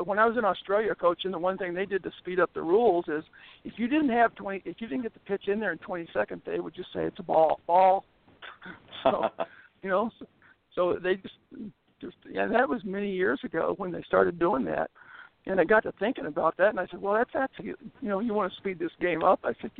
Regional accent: Missouri, United States; I grew up in the Boot Hill, and it sticks down into Arkansas.

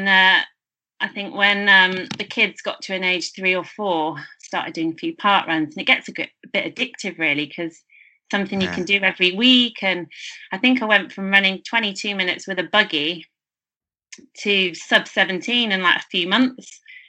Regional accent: Bournemouth, South West England, United Kingdom; now in Whitley Bay, United Kingdom; I'm originally from Bournemouth, but I'm very lucky to still live near the seaside here up in Whitley Bay.

